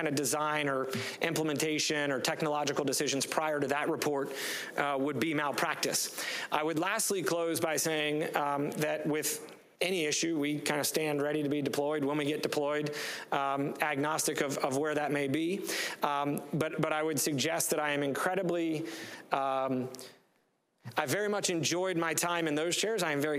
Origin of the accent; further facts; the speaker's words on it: Tampa, Florida, United States; I'll brag on my hometown a little bit. CENTCOM's there, SOCOM's there. So when you think about the resources that Tampa has